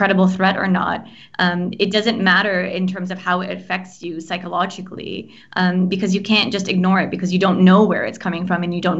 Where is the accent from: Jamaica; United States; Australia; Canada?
Canada; So I will be just celebrating being Canadian with some friends.